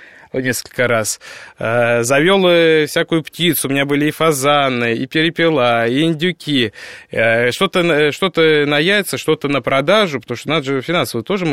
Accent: Krasnogorsk, Moscow Oblast, Russia; born there; Я родился в Красногорске, не в Москве.

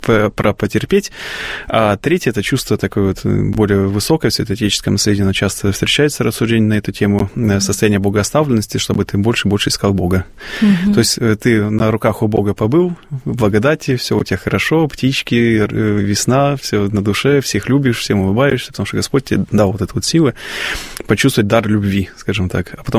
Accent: Leningrad Oblast, Russia; я родом с Ленинградской области и стал воцерковляться на Пасху, это было в 2005 году

